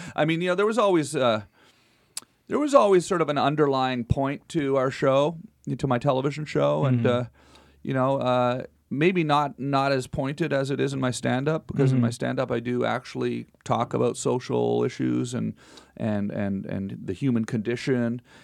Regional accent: Canada; first of all, I'm still Canadian also.

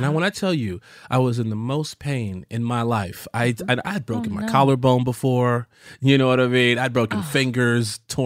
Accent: Chicago, Illinois, United States; I'm from Chicago and I don't have an accent.

